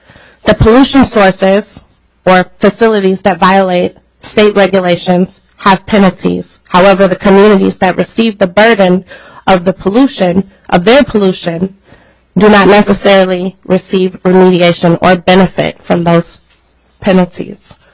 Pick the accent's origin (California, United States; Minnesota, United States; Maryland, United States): Minnesota, United States; Minneapolis; I'm from North Minneapolis.